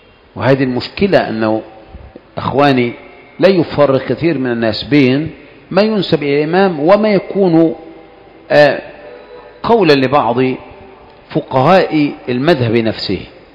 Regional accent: Egypt; ولهذا انتشرت عندنا في مصر مسألة النية هذه

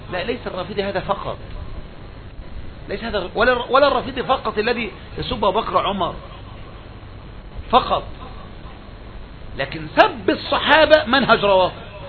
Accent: Egypt; واحنا مصريين

